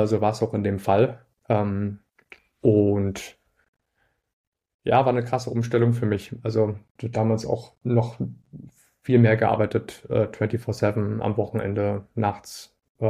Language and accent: German; Stahnsdorf, Brandenburg, Germany; ich komme aus Stahnsdorf, so ein kleiner Ort bei Potsdam